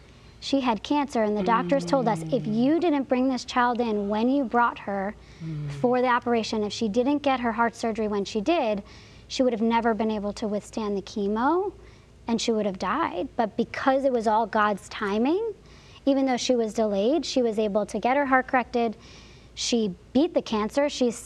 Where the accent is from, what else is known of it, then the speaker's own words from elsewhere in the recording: United States; I'm a stranger. I'm American.